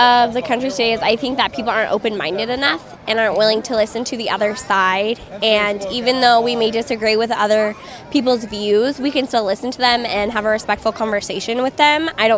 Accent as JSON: {"language": "English", "town": "Sheridan", "region": "Wyoming", "country": "United States", "said": "I am from Sheridan, Wyoming, and I am currently serving as Miss Wyoming 2021."}